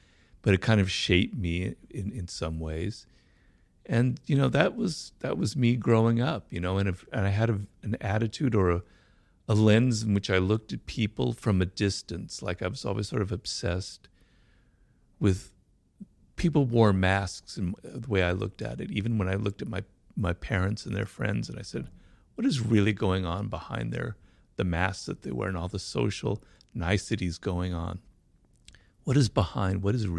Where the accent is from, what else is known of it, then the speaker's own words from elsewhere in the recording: Los Angeles, California, United States; Well, I grew up here in Los Angeles, not far from where we are, in a neighborhood called Baldwin Hills